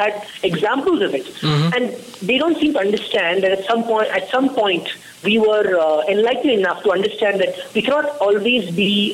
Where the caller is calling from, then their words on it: Bangalore, Karnataka, India; Yes, I'm in Bangalore, yes.